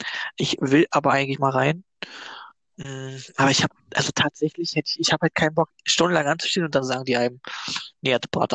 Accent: Fredersdorf, Brandenburg, Germany; also born or lived in Berlin; In Brandenburg. Direkt neben Berlin. Ich habe zuletzt auch in Berlin gewohnt, bin aber wieder zu meinen Eltern gezogen, kurzfristig.

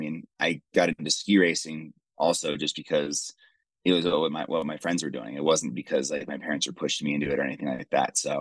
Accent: Park City, Utah, United States; So I grew up in Park City, Utah.

